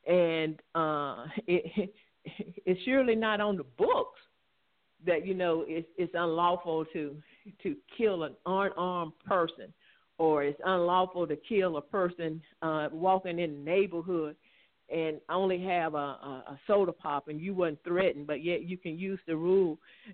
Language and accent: English; Mississippi, United States; born and raised in Mississippi, I've been around enough.